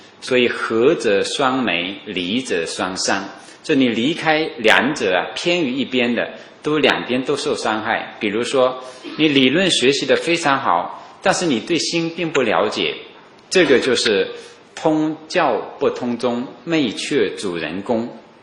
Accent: Wenzhou, Zhejiang, China; 所以永嘉大师作为温州人呢，他这个流淌的我们温州人的不同的血液

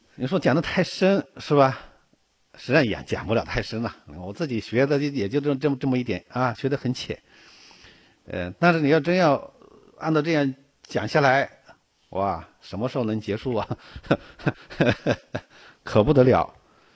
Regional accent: China; 咱们是中国人啊，中国人善于总结的

